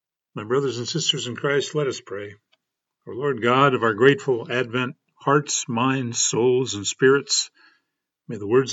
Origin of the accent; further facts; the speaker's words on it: Denver, Colorado, United States; For my part, I grew up in Denver